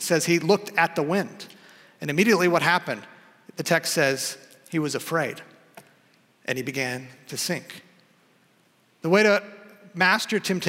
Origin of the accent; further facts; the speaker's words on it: Houston, Texas, United States; So as a young boy, young man growing up in Houston, I became enamored with what wasn't there, namely mountain ranges.